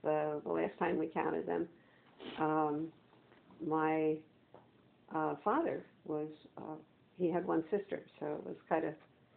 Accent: Bayonne, New Jersey, United States; also born or lived in Maplewood, New Jersey; And I was born in Bayonne, New Jersey, and lived there until I was going into my junior year in high school

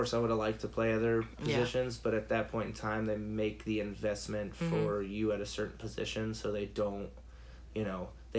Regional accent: Roanoke, Virginia, United States; also born or lived in New Milford, Connecticut / Vermont; I was born in New Milford, Connecticut, and then we moved to Vermont for a year, and then down to Roanoke, Virginia, where my family's been ever since.

